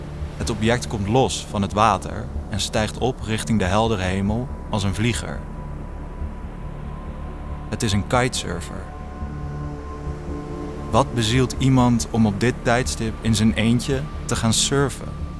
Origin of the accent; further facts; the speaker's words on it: Rockanje, South Holland, Netherlands; En ik kom net als Ilias uit Rokanje.